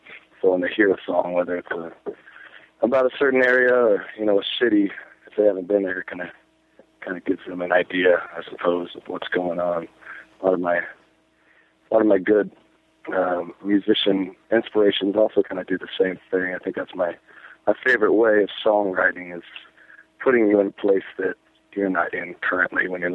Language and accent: English; Wamego, Kansas, United States; now in Lawrence, United States; Yeah, I grew up in Wamego, which is a small town. It's about two hours west of here in Lawrence.